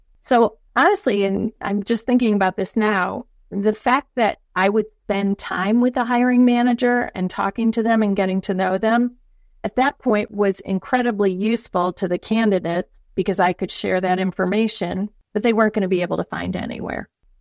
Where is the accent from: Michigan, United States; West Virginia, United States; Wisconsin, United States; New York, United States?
Wisconsin, United States; Green Bay; So, you know, I grew up in Green Bay, Wisconsin, so I really did walk 3 miles uphill to get to school.